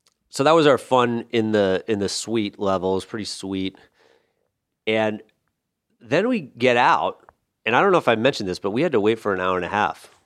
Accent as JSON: {"language": "English", "region": "Kentucky", "country": "United States", "said": "My heart is in Kentucky. Remember we visited Louisville, and I really enjoyed being back there."}